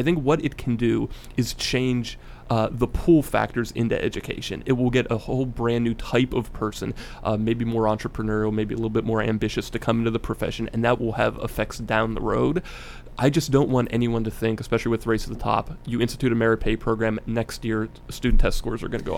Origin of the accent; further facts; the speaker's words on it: Maryland, United States; even in my home state of Maryland